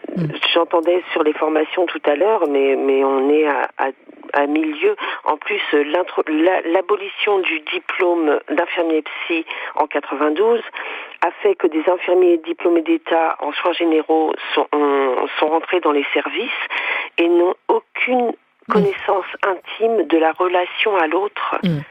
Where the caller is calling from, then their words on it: Le Havre, Normandy, France; Je suis du Havre.